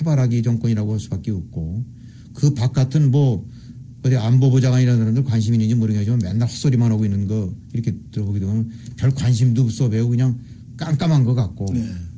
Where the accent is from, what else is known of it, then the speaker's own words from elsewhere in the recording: South Korea; 제일 우리가 한국인으로서 제일 이제 뼈 아픈 거는